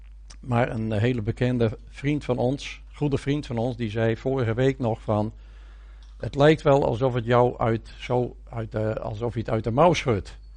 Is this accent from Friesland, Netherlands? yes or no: yes; Sneek, Friesland, Netherlands; born there; now in Vlagtwedde, Netherlands; uit Sneek. Van mijn vader. Ik ben geboren in Sneek, maar mijn vader was wat bekender dan ik, denk ik. Maar … uit Sneek. Maar wij wonen sinds 2009 in Vlagtwedde in Oost-Groningen.